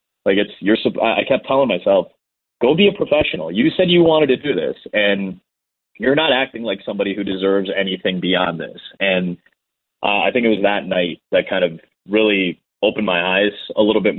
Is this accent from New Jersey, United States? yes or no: no; Chicago, Illinois, United States; I'm from Chicago, and then I go to a town of 3,000 people. I come from a very diverse area where I grew up. I come from a very diverse city.